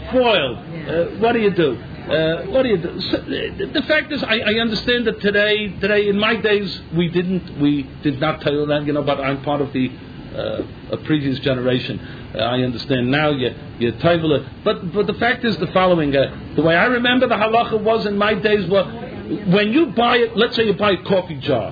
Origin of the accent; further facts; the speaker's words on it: United States; now in Israel; But my accent, he knew that I was an Americaner, so obviously I didn't know that what you buy in Eretz Yisrael was made in Eretz Yisrael.